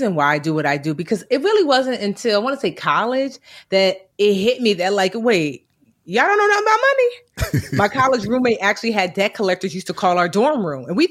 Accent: New Jersey, United States; I was born and raised, well, born in Newark, New Jersey. Shout out to Brick City. Okay. Hey. But I was raised all over Jersey. So I'm a true Jersey girl and I'm back in Newark living now.

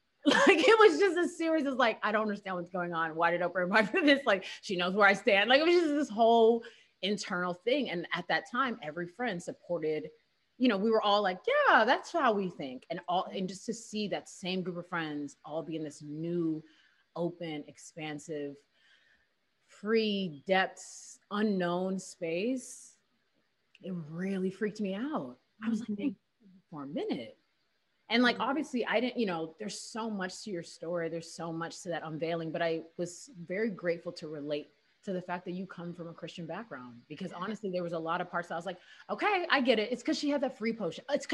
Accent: Houston, Texas, United States; I'm from Houston.

